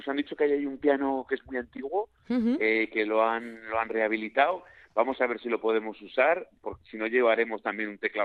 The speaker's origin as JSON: {"language": "Spanish", "town": "Zaragoza", "region": "Aragon", "country": "Spain", "said": "Carmen y yo, somos de Zaragoza."}